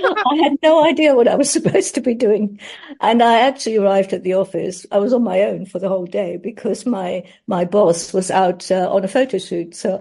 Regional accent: Germany; English is a second language; now in London, United Kingdom; Well, when you live in London or when you live in England, and I'm from Germany originally, yes.

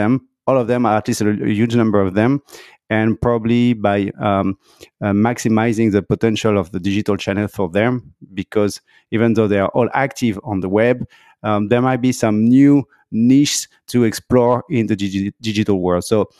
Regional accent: France; accent: French; English is a second language; now in Montreal, Canada; I'm a French citizen. You may recognize my French accent, but I'm living in Montreal in Quebec, Canada.

